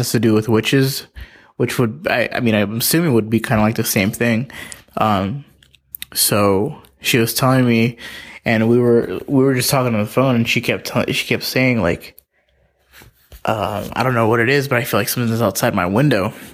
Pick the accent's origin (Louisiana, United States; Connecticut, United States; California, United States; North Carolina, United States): California, United States; Palmdale; I'm from Palmdale, California.